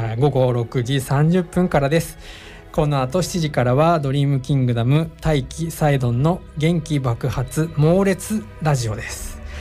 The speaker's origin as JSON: {"language": "Japanese", "region": "Chiba", "country": "Japan", "said": "いつも地元の千葉でお世話になっている楽団なんですが"}